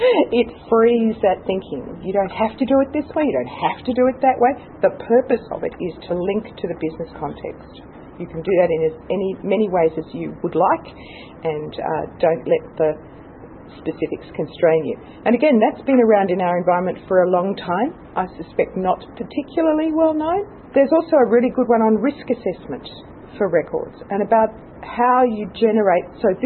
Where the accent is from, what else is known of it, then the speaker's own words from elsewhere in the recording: Australia; And because we're Australian, we don't like the definitions necessarily that other people perhaps want to constrain records by.